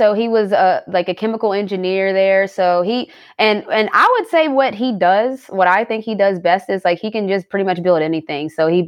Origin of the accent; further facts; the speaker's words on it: St. Albans, West Virginia, United States; You know, I grew up in St. Albans, West Virginia. It's about 10, 15 minutes out from the capital of Charleston.